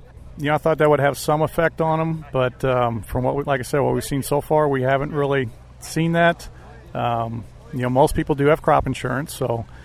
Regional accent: Albers, Illinois, United States; I grew up in Albers, and my family had a farm equipment dealership, so I grew up around there, and plus we also farmed kind of on the side as well.

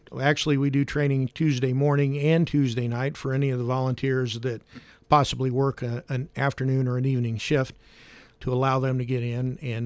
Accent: Carlinville, Illinois, United States; No, I come from Carlinville. As a matter of fact, I'm still living in Carlinville looking to relocate at this time.

